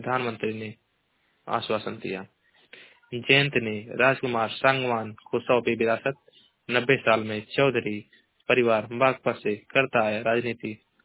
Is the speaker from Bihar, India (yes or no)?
no; Maharajganj, Uttar Pradesh, India; मैं जिला महाराजगंज का निवासी हूँ।